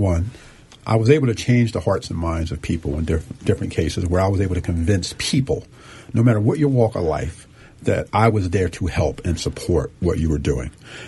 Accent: Philadelphia, Pennsylvania, United States; And that made me think back to growing up in Philadelphia and what my parents were going through on their own block and their own communities.

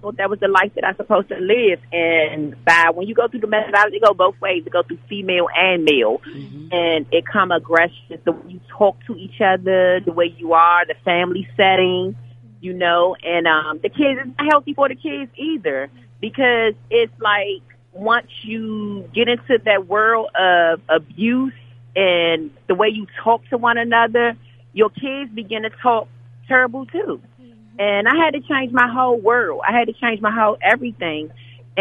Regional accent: Washington, District of Columbia, United States; now in Montgomery County, United States; I live in Montgomery County now, but I grew up in Washington, D.C., Southeast.

